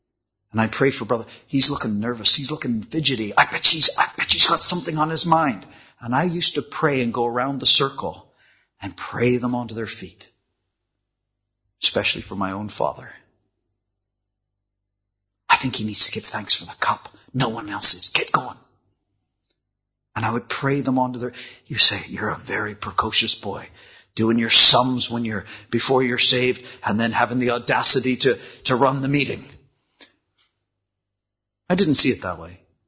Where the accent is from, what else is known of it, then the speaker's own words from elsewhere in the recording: Canada; I know, I'm Canadian.